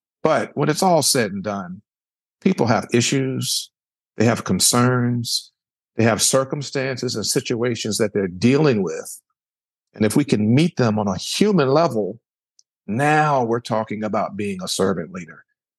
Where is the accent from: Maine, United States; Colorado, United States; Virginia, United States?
Virginia, United States; Richmond; Well, I'm a native of Richmond, Virginia. That's my hometown.